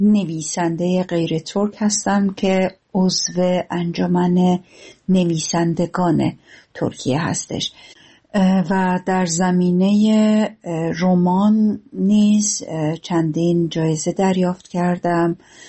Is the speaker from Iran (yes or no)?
yes; Iran; now in Turkey; به عنوان یک ایرانی که زبان ترکی استانبولی رو خیلی بعدها یاد گرفته